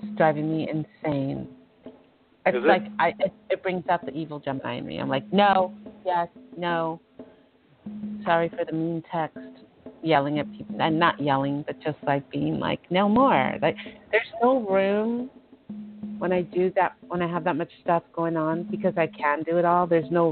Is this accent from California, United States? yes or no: yes; East Los Angeles, California, United States; I did not grow up in projects. It's so funny, you know, I mean, born and raised in East LA, right? Like, I lived right in the middle of East LA.